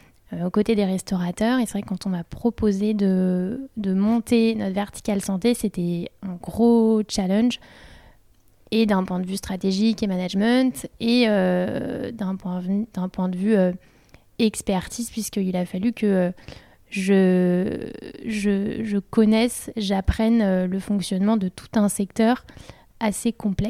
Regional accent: Île-de-France, France; moved away as an adult; also born or lived in England; Alors, d'où je viens, j'ai grandi en région parisienne. Je suis partie faire mes études tout de suite après mon bac en Angleterre. Donc, je suis partie pour 5 ans en Angleterre.

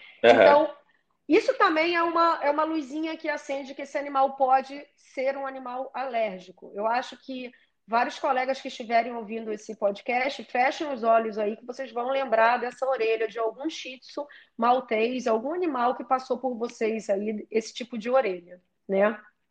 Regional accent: Rio de Janeiro, Brazil; Eu sou do Rio, então raças que eu vejo muito aqui

